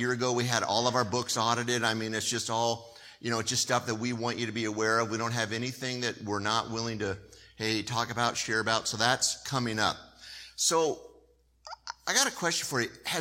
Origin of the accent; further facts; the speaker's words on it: California, United States; I grew up in California. When we learned to drive, there's a thing in California.